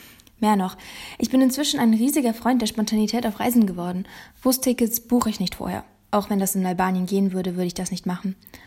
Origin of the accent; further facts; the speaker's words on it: Germany; now in Albania; wie deutsch ich bin